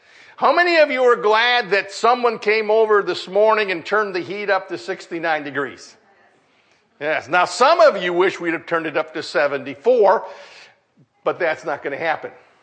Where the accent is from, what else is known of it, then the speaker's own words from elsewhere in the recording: Michigan, United States; born there; Now, believe it or not, I'm glad I was born in the state of Michigan, because I can show people where I live.